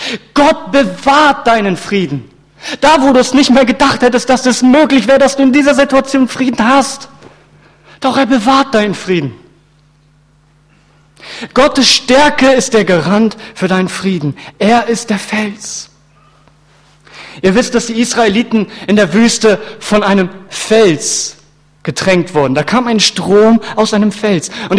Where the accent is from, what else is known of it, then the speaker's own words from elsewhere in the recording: Lübeck, Schleswig-Holstein, Germany; Als ich frischer Christ war, und ich komme aus Lübeck, das heißt vom Meer, ich bin Norddeutscher